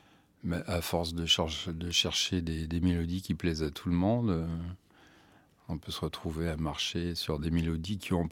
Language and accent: French; La Bourboule, Auvergne-Rhône-Alpes, France; Je suis plutôt de la Bourboule et pour moi, Clermont-Ferrand, c'est Saint-Pétersbourg. Enfin, c'est très très loin.